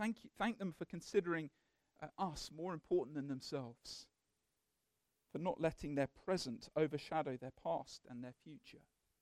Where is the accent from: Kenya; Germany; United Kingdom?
United Kingdom; Father God, being British, I have this natural disposition to moaning, talking about the weather, talking about what's hard.